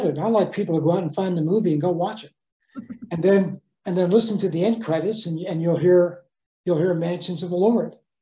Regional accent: New York, United States; Mel Gibson was born in the same hospital I was and was brought up in my hometown, a small town in New York, for the first 10 years of his life.

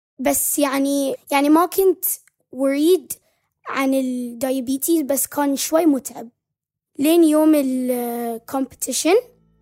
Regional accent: Bahrain; أنا حققت الميني أولمبيكس اللي كانت عندنا بالبحرين

